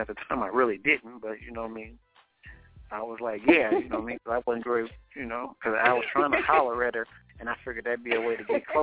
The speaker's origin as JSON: {"language": "English", "region": "Oklahoma", "country": "United States", "also_born_or_lived": "Indianapolis", "moved": "yes", "said": "No, I'm originally from Oklahoma. Moved out to Indianapolis and, you know, kind of graduated, you know, school out there."}